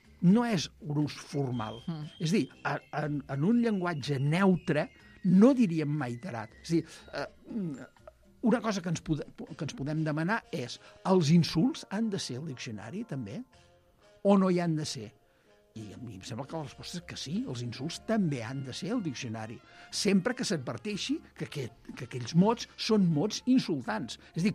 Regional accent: Catalonia, Spain; perquè jo sóc del Camp de Tarragona.

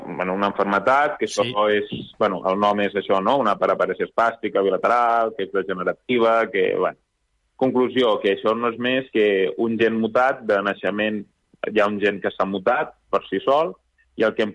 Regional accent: Vilafranca del Penedès, Catalonia, Spain; jo soc més de zona de, bueno, jo soc de Vilafranca

